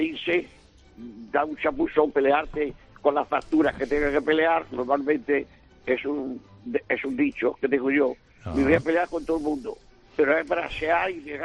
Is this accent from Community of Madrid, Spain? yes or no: no; Córdoba, Andalusia, Spain; moved away as an adult; now in Catalonia, Spain; Yo, hasta que tuve 21 años, nací en Córdoba, bautizado en la mezquita de Córdoba. Entonces, me trajeron a la fuerza a Cataluña.